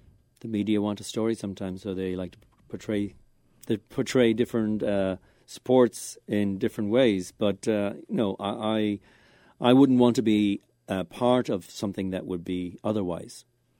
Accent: Ireland; moved away as an adult; now in San Francisco, United States; I grew up in Ireland. I was born in Ireland. And Dublin was my last city before I moved to San Francisco in 97.

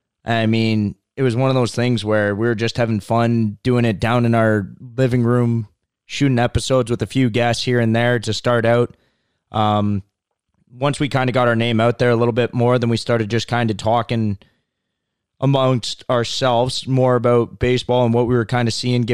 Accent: Toronto, Ontario, Canada; We're Canadians, funny enough, but I mean, we still love baseball up here. Obviously we're right from the Toronto area

